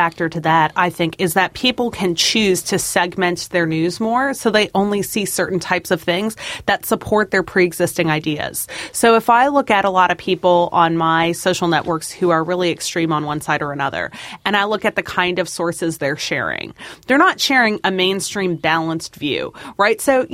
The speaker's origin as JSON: {"language": "English", "country": "Canada", "said": "I can't vote anyways. I'm Canadian, but..."}